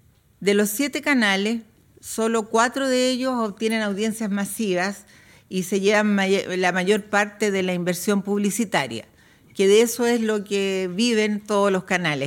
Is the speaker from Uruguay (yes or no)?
no; Chile; Yo vengo de Chile. Chile es un país con 18 millones de habitantes aproximadamente.